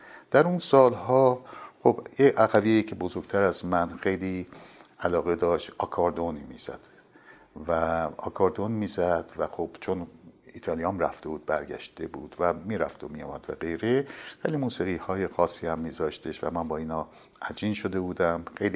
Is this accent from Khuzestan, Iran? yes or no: no; Tehran, Tehran Province, Iran; born there; من در 20 اسفند 1333 در تهران متولد شدم و محل زادگاه منم خیابان خواجه نصیر طوسی بود در که امتداد خیابان طالاقانی امروز یا تخت جمشید سابق بود.